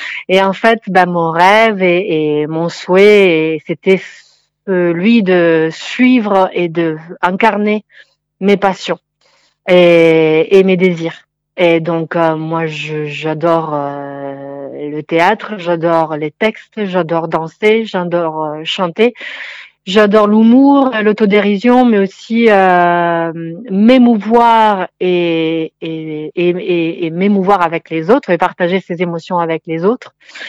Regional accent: Emilia-Romagna, Italy; Qui vient et venait d'Emilia-Romagne, une région au cœur de l'Italie, là d'où je viens aussi.

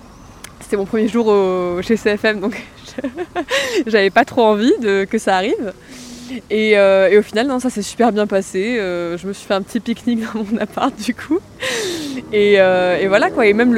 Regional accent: Toulouse, Occitanie, France; moi je viens de Toulouse à la base et je suis venue à Montauban cette année

